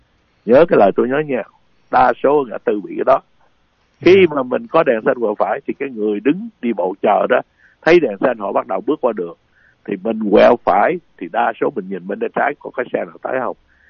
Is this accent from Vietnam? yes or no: yes; Southern Vietnam, Vietnam; Tại vì, xin lỗi, tôi dân miền Nam đó chị.